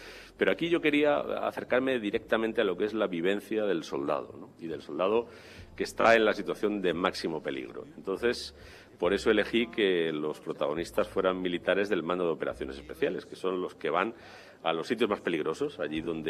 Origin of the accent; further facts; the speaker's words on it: Madrid, Community of Madrid, Spain; yo nací en Carabanchel, como buen hijo de militar, en el Hospital Militar Gómez Ulla. Viví mucho tiempo en Cuatro Vientos, entre Aluche y Carabanchel.